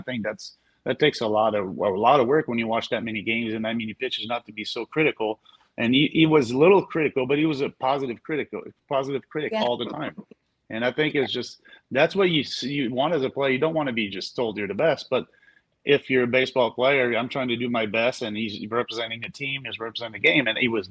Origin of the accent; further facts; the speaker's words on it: Montreal, Quebec, Canada; English is a second language; I was not aware a lot, but remember, I'm from Montreal.